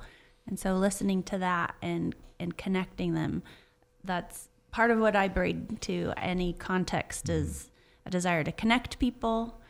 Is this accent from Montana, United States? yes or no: yes; Bigfork, Montana, United States; I grew up in Big Fork area, and last year wanted to move back and spend more time with my folks